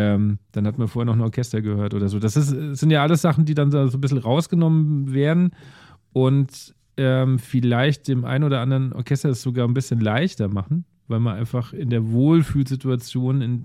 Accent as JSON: {"language": "German", "region": "Bavaria", "country": "Germany", "said": "also ich komme ja aus Nordbayern, also sehr weit Norden, das ist so der letzte Zipfel vor Hessen"}